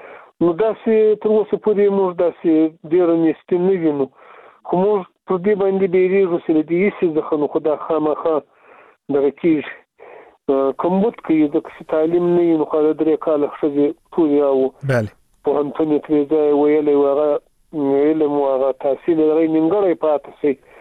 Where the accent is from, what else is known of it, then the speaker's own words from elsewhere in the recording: Afghanistan; نو موږ پخپله د افغانستان د یو ملت د یو غړي په توګه دا وایو چې مکاتب باید خلاص شي